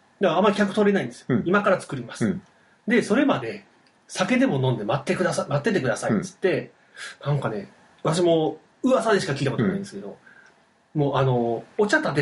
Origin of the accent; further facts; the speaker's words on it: Hyogo, Japan; 私は他県の出身なんです、うん、私兵庫なんですけど、